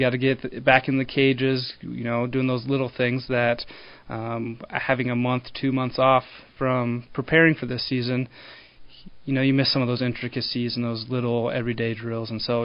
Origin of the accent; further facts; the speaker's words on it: Hastings, Nebraska, United States; Yeah, so originally I'm from Hastings, so I know this A7 district pretty well.